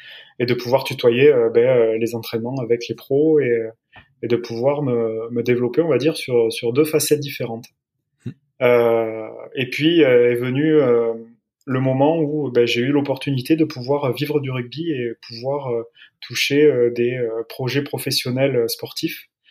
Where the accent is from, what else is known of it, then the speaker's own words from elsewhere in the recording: Agen, Nouvelle-Aquitaine, France; pour commencer par le début. Je suis originaire du Lot-et-Garonne, d'Agen, baigné dans le rugby